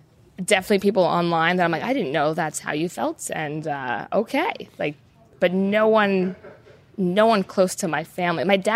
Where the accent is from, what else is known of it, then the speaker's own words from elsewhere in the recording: United States; I'm an American and this is a British show